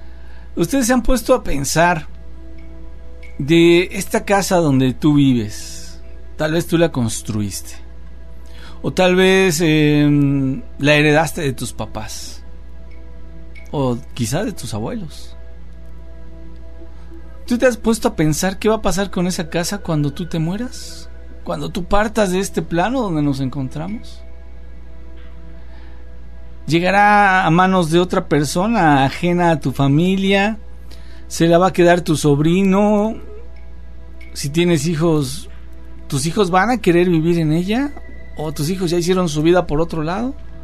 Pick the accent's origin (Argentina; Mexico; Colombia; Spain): Mexico; mexicanos también somos americanos, cierto, sí, tienes razón.